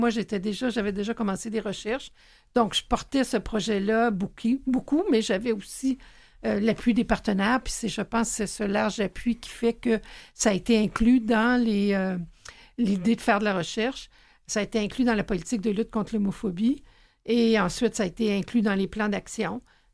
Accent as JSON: {"language": "French", "town": "Quebec City", "region": "Quebec", "country": "Canada", "lives_now": "Montreal, Canada", "said": "Montréal, c'est ma ville d'adoption. Quand j'avais 23 ans, je suis déménagée de Québec à Montréal."}